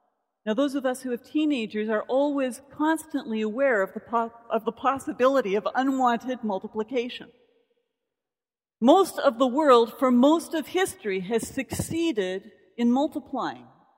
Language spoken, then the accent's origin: English; Etobicoke, Ontario, Canada; because now you know I'm from Etobicoke, you can identify them.